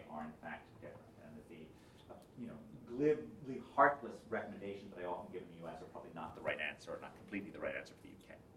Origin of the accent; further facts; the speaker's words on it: New York, United States; I was born in Manhattan in 1967 and experienced the perilous decline of this once mighty metropolis during the 1970s.